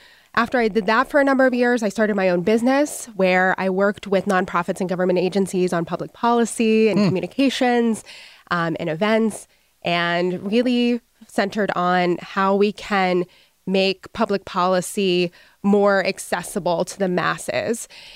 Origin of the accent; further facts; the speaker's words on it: Pittsburgh, Pennsylvania, United States; Of course, I am a native daughter of Pittsburgh. So I grew up in Ross Township. I'm a graduate of North Hills.